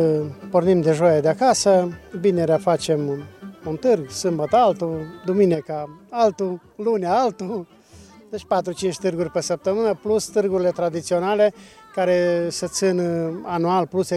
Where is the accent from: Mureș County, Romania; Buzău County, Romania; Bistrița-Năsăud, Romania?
Bistrița-Năsăud, Romania; Bistrița, Beclan pe Someș, Dobrig, Valea Țâbleșului.